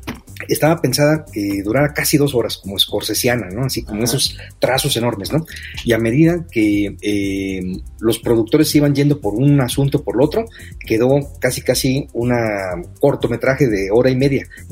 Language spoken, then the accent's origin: Spanish; Tampico, Tamaulipas, Mexico; porque habla de mi tierra, de Tampico, Tamaulipas. Exacto. De cosas que pasaron cuando yo era niño